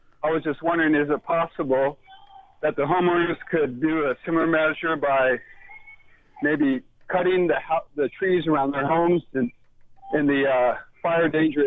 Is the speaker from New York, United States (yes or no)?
no; California, United States; now in Kansas City, United States; I'm actually from the Bay Area